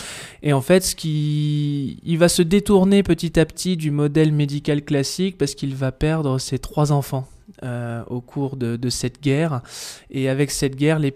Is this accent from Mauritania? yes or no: no; Châteaudun, Centre-Val de Loire, France; Je suis effectivement originaire de Châteaudun. J'ai fait tout mon cursus scolaire sur Châteaudun jusqu'au bac. Et après, donc, je suis parti d'abord sur Tours et ensuite, donc, j'ai fait mon école d'ostéopathie sur Rennes